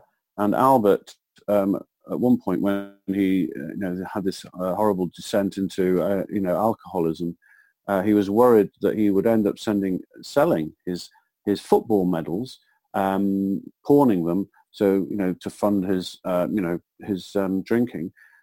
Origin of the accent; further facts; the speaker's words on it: Leeds, Yorkshire and the Humber, United Kingdom; he lived very close to me in Leeds. And I was, as I say, I grew up in the Jewish community in Leeds.